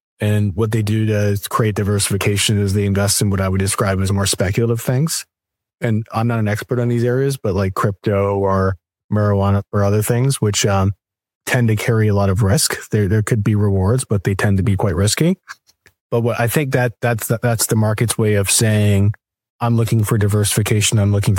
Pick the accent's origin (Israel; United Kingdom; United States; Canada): Canada; one of the many benefits of being Canadian is that you can predict the financial future by just looking down south.